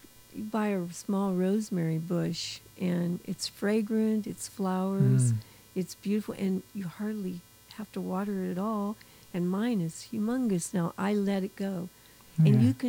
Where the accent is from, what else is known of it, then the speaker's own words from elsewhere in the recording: Pennsylvania, United States; Well, I grew up in Pennsylvania, and my father and mother always had a garden, so that was in my blood.